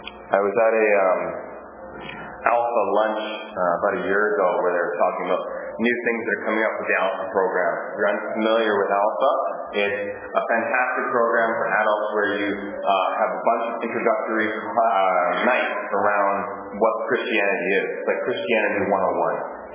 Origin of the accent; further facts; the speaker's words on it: Nanaimo, British Columbia, Canada; I remember when I came back from Bible college one summer to Nanaimo, I went to pick up my younger brother from one of the elementary school that I used to attend as a young boy.